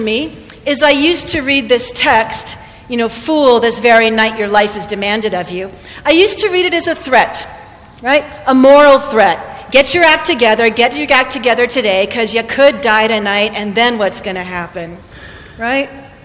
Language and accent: English; Hawaii, United States; now in Thousand Oaks, United States; I then went to Hawaii and served in my hometown for 3 years, which is proof that you can go home again.